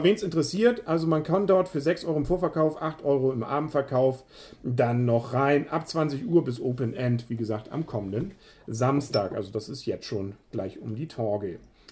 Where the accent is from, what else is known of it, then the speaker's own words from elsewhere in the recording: Northern Germany, Germany; Ja, als Norddeutscher kriegt man da ja Hautausschlag automatisch, finde ich.